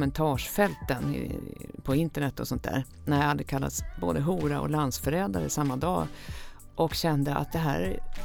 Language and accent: Swedish; Sweden; Ja, men som svensk är man så van vid att man tar det lugnt när man ska gå över gatan till exempel